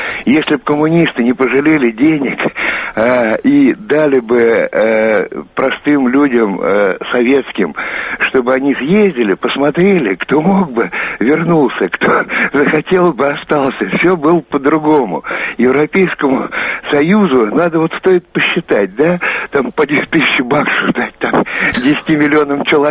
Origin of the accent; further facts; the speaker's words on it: Novosibirsk, Novosibirsk Oblast, Russia; Я в гостях в Москве, сам я из Новосибирска.